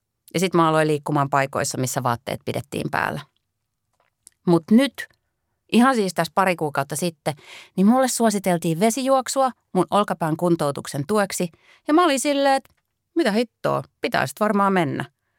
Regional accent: Imatra, South Karelia, Finland; Mä siis oon käynyt uimahallis aina lapsena ja teininä Imatralla.

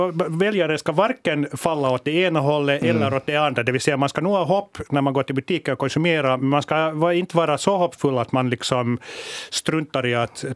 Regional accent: Finland; Vi är finländare

